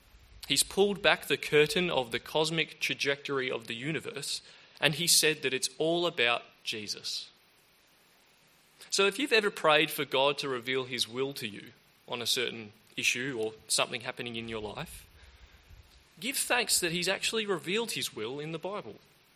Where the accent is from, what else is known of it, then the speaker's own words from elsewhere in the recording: Pacific Northwest, United States; Growing up in the Northwest meant fishing was a big part of life